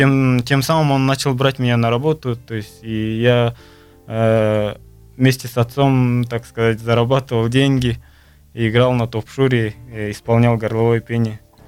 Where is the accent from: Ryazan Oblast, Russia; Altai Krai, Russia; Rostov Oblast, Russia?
Altai Krai, Russia; Chaposh; also born or lived in Ortolyk; я родился в Республике Алтай, в Кашагачинском районе, село Ортулых. Когда мне исполнилось, наверное, года два, мы переехали в Чемальский район, село Чапош. Там, ну, это более такой туристический район.